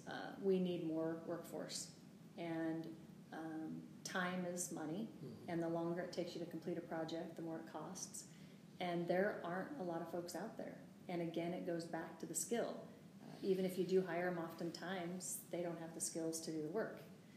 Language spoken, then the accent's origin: English; Oregon, United States; And I grew up in Eastern Oregon. I mean, I'm from a ranching and farming community and family